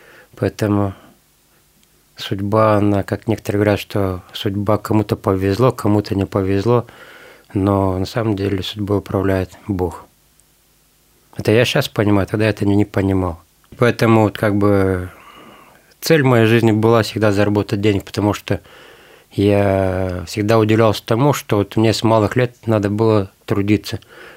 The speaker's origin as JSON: {"language": "Russian", "country": "Moldova", "tie": "born or raised there", "said": "мне 42 года. Родился я в Молдавии, на юге Молдавии, в селе очень большом. В этом селе живут болгары, гагаузы."}